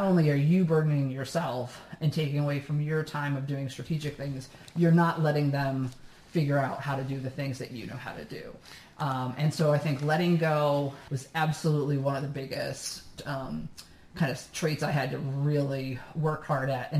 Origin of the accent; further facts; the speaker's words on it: Syracuse, New York, United States; I grew up in Syracuse, New York. My parents were teachers.